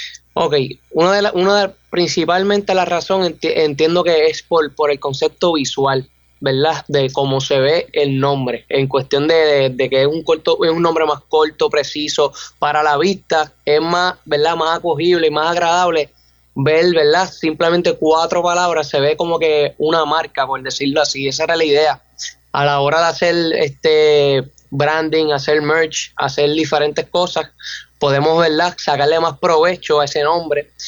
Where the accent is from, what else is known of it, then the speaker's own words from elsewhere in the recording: Aguada, Puerto Rico; Así mismo es, de mi pueblito de Aguada, que lo amo con todo mi corazón.